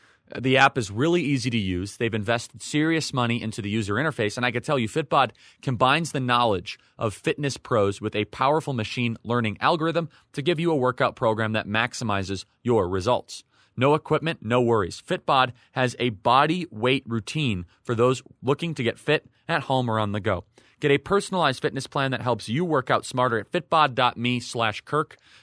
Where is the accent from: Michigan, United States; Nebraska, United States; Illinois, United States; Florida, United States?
Illinois, United States; And I try to tell people that the Democrats, when I was growing up, I grew up in Illinois, they were a center-right party compared to where we are today.